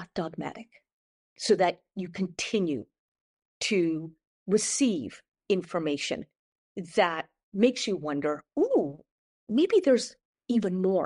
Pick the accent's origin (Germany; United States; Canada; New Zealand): Canada; I grew up in Canada. It was, I think, the first country in the world that adopted multiculturalism as a policy.